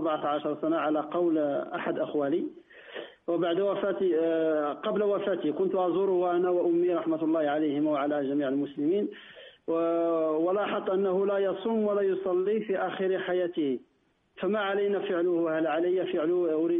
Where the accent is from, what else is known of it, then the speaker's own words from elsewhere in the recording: Morocco; عندنا في المغرب المرأة التي عليها عدة تلبس اللباس الأبيض